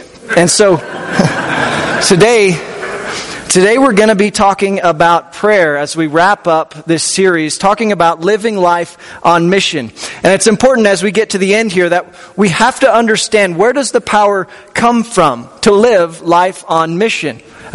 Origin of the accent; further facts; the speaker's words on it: Kansas, United States; now in Colorado, United States; I grew up in Kansas, and so when I go back home now, it's good news for me to tell people I get to live in beautiful, colorful Colorado, right?